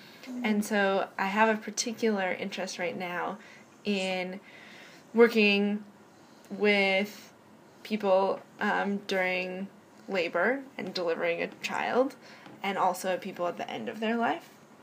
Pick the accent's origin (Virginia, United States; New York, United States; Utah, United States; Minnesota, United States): Minnesota, United States; Minneapolis; I grew up in Minneapolis in a super diverse community, but particularly in a community of lots of GLBT families.